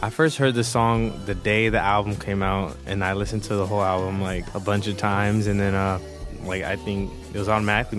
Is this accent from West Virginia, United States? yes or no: no; San Francisco, California, United States; I am 17 years old. I am from San Francisco, California, United States, North America, Earth.